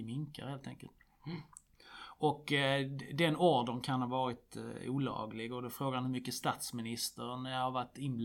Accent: Skåne, Sweden; Och jag är skåning dessutom, så att man har en extra liten så här fling.

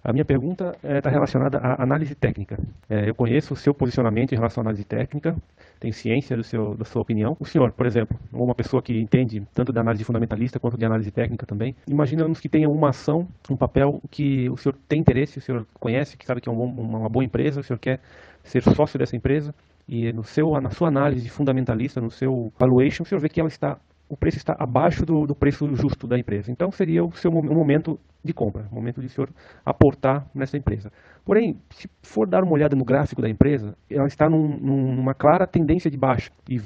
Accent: Blumenau, Santa Catarina, Brazil; moved away as an adult; now in São Paulo, Brazil; que sou de Blumenau, Santa Catarina, mas hoje moro em São Paulo, pois sou aviador, trabalho em companhia aérea.

